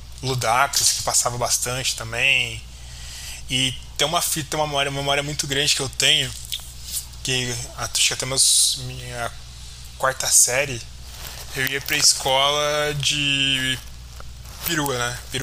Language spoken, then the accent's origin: Portuguese; Campinas, São Paulo, Brazil; a minha infância é que em Campinas é uma cidade do interior, muito forte, uma cidade do interior. Tudo bem que Bauru é uma cidade do interior, que é onde eu fiz faculdade, mas Campinas é uma cidade do interior muito forte.